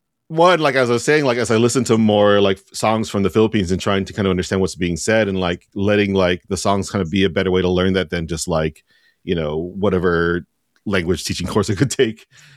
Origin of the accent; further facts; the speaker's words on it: United States; growing up in America, like especially when I grew up in the 80s and 90s